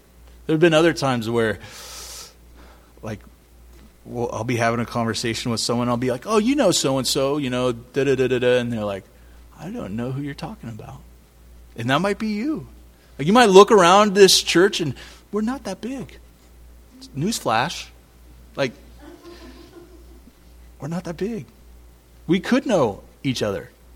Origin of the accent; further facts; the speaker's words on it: Healdsburg, California, United States; Well, I came from Healdsburg, so Healdsburg's up there